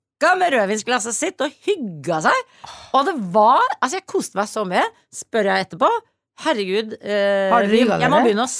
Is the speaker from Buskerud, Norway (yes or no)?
no; Trøndelag, Norway; jeg kommer fra Trøndelag